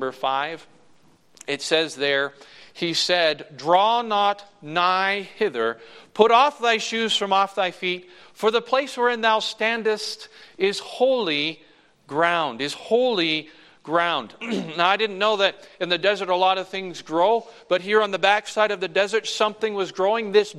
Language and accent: English; New Brunswick, Canada; I grew up in New Brunswick, Canada, which is above Maine, if you don't know where that is.